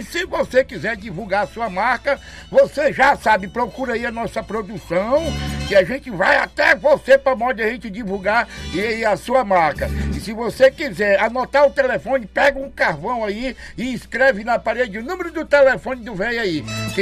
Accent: Pará, Brazil; Lá no meu estado do Pará tá o meu véi.

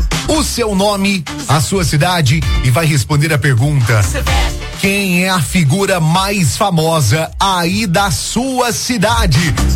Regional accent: Itajubá, Minas Gerais, Brazil; sou de Itajubá.

